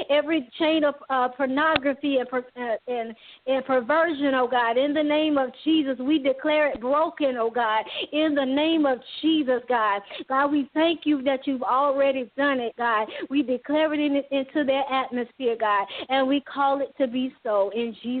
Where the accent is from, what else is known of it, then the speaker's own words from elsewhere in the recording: Jacksonville, Florida, United States; I'm from Jacksonville, Florida. I am 35 years old.